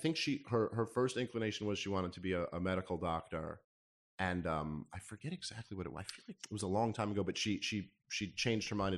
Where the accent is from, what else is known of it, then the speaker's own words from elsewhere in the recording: Brooklyn, New York, United States; when I was a kid growing up in Brooklyn